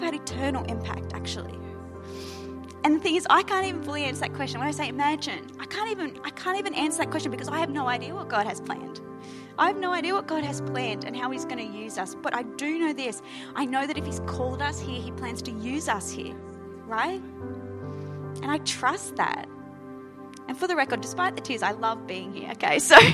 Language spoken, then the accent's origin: English; Sydney, New South Wales, Australia; moved away as an adult; now in Gold Coast, Australia; I grew up in Sydney. And when I married Az, I moved to Queensland.